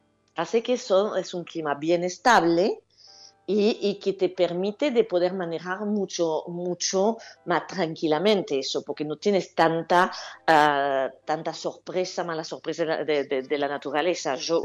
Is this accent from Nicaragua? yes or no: no; Carcassonne, Occitania, France; Spanish is a second language; moved away; yo siempre me fui de Carcassonne, dije yo, nunca voy a trabajar en viña, pero nunca